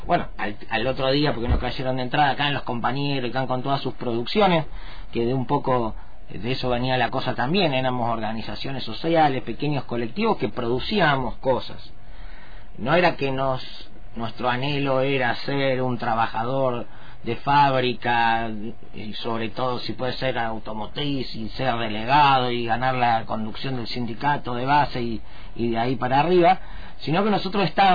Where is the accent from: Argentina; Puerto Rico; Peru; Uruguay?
Argentina; Rosario, Santa Fe; yo soy de Rosario